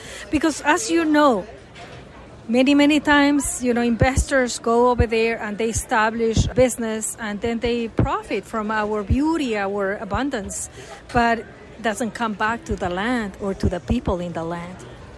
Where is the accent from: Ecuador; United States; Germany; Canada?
Ecuador; So, full disclosure, I am from Ecuador, and we have the best chocolate.